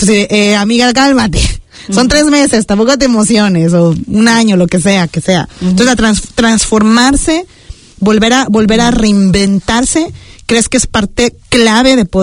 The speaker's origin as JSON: {"language": "Spanish", "country": "Mexico", "lives_now": "New Zealand", "said": "porque la gente que venimos de México"}